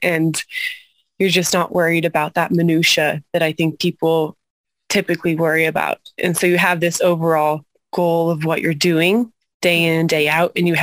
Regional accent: Boulder, Colorado, United States; born there; Yeah, so I was born in Boulder, Colorado, homeschooled by my parents

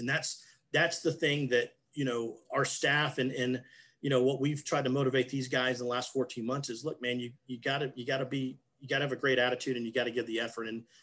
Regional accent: Humble, Texas, United States; I grew up in Humble, which is about 20 miles north of Houston.

